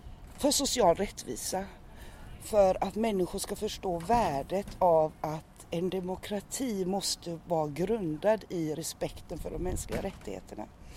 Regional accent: Gothenburg, Västra Götaland County, Sweden; born there; Jag är född 1956 i Göteborg. Och jag tillhör den romska etniciteten och är alltså en erkänd nationell minoritet i Sverige.

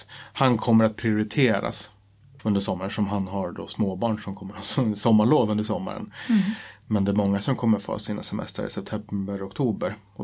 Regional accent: Katrineholm, Södermanland, Sweden; Jag kommer från Katrineholm.

